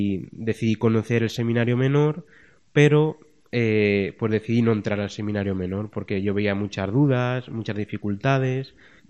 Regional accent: Portillo de Toledo, Castilla-La Mancha, Spain; Soy de un pueblecito que se llama Portillo de Toledo

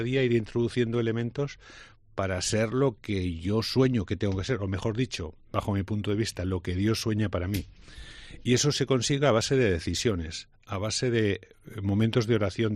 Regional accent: Aragon, Spain; aquí las comunidades son mucho más grandes de donde yo vengo, ¿no? Entonces, en Teruel o en Huesca hay auténticas catedrales en pueblos que viven 10 personas.

